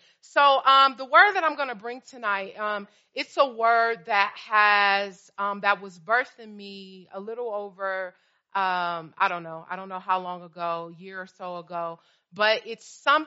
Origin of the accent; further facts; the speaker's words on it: Oakland, California, United States; I am from Oakland, California, out of Shiloh Church